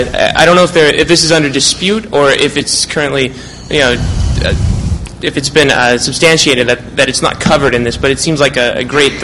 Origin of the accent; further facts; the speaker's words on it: San Francisco, California, United States; But I'm a journalist from San Francisco area